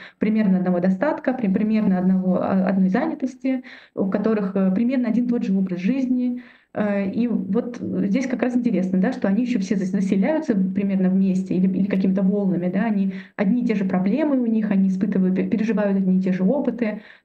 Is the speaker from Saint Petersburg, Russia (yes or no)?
yes; Saint Petersburg, Russia; Иногда мы петербуржцы, иногда мы не петербуржцы, иногда мы какие-то особенные петербуржцы.